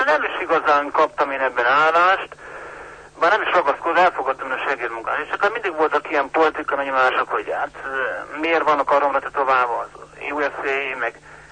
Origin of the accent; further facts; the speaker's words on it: Miskolc, Borsod-Abaúj-Zemplén, Hungary; born there; haza kellett jönni, mert én miskolci születésű vagyok, igen.